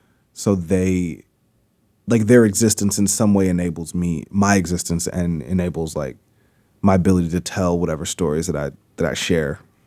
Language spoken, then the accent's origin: English; Chicago, Illinois, United States; you say, oh, yeah, I'm from West Pullman. Folks are like, oh, where is that?